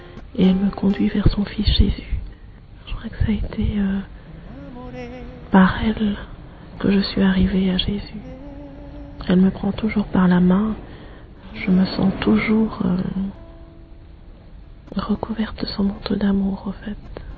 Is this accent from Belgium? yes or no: no; Paris, Île-de-France, France; je viens de Paris.